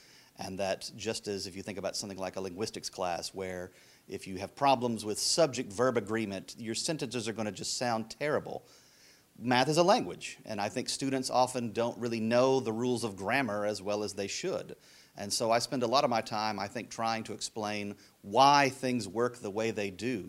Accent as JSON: {"language": "English", "region": "the South", "country": "United States", "also_born_or_lived": "West", "said": "We'd lived out in the West for a while, but we're from the South originally, so we were looking to get back to where things are green again."}